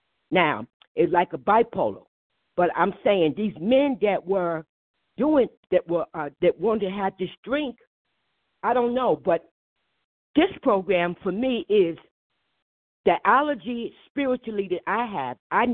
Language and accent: English; New Jersey, United States; I'm from New Jersey.